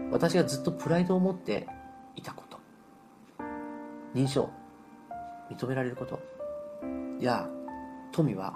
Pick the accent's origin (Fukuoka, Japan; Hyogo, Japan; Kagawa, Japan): Fukuoka, Japan; 26歳の頃に U ターン転職して地元の福岡へ戻りました。